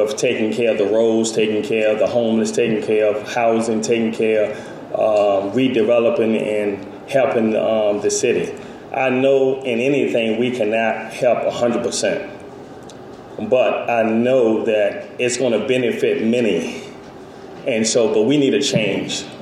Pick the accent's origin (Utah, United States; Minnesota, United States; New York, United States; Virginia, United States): Virginia, United States; Richmond; I grew up in the Richmond area, and I remember at early age growing up in Richmond, Coliseum was the center of attention. I'm 47 years old now, and we still see the Coliseum.